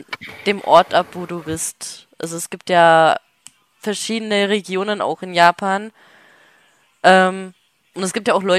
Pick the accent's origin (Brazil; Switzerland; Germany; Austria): Germany; Baden-Württemberg; Ich sag jetzt mal meine alte Heimatstadt, also nicht da, wo ich jetzt geboren wurde, sondern halt, wo ich die schönsten Erinnerungen, sag ich jetzt mal, habe, in Baden-Württemberg. Weil da gab's halt eine Kleinstadt